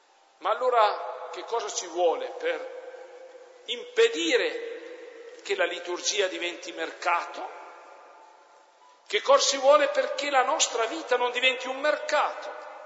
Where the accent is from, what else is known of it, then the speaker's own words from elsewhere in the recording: Trentino-Alto Adige, Italy; Per me che vengo dalle Dolomiti di Brenta, il Bondone è un panettone che non mi dice niente.